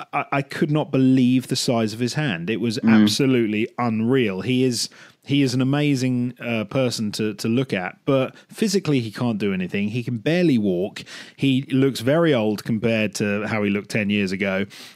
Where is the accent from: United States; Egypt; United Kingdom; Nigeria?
United Kingdom; It's like, we're British.